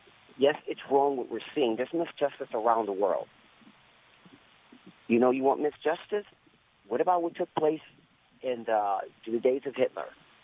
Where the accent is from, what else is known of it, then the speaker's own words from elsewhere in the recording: California, United States; I am Black American, born and raised in California.